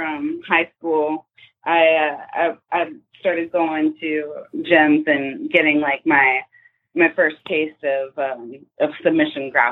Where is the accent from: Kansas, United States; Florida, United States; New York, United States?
Florida, United States; Obviously, you know, being from Florida, like, since I grew up here, you know, born and raised in Florida, like, I'm used to it